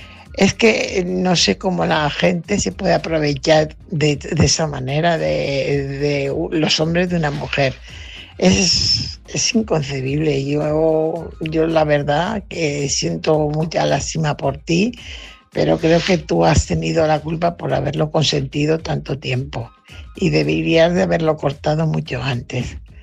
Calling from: Fuenlabrada, Community of Madrid, Spain; corresponsal de Fuenlabrada.

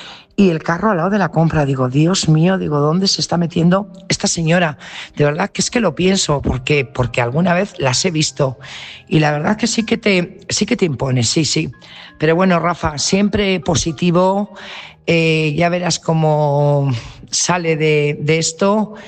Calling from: Burgos, Castile and León, Spain; corresponsal de Burgos.

